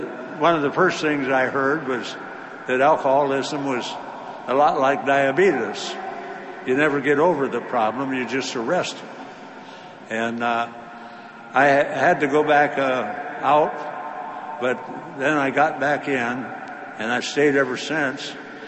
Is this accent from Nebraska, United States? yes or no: yes; Nebraska, United States; And I'm from Nebraska, and I had wound up, I had wound up back in my hometown, leeching off my mother and stepdad